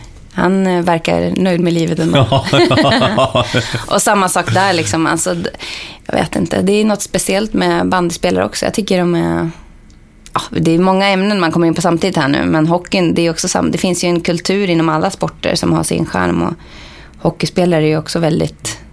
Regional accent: Sandviken, Gävleborg County, Sweden; när jag är hemma i Sandviken

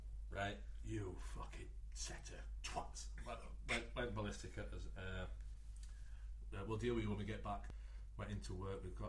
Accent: York, Yorkshire and the Humber, United Kingdom; from York.

